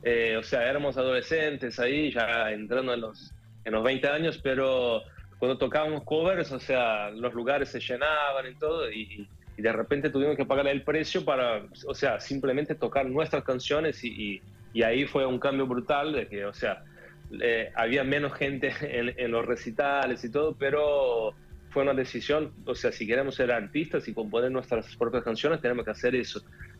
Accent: Birigui, São Paulo, Brazil; Spanish is a second language; yo nací en Birigui, que es una ciudad en el interior de la provincia de San Pablo, y después me fui a San Pablo a estudiar, a hacer periodismo y todo, entonces soy ahí de la zona de San Pablo

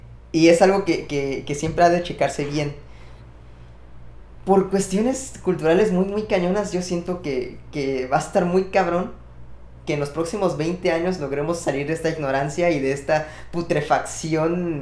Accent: Mexico; Todos somos mexicanos, hermano.

